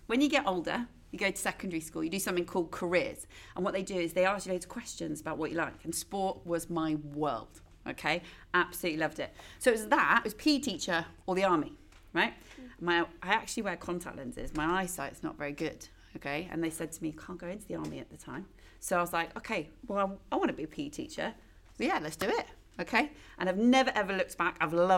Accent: Berkhamsted, East of England, United Kingdom; also born or lived in Norfolk; I started off growing up in Berkhamsted, okay, and I went to a little school called Greenway. But my dad became a headmaster. So actually, I then moved to Norfolk and I went to my dad's school.

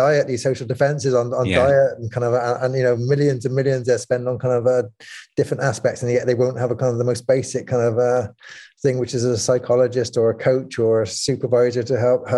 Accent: Bristol, South West England, United Kingdom; I grew up in Bristol

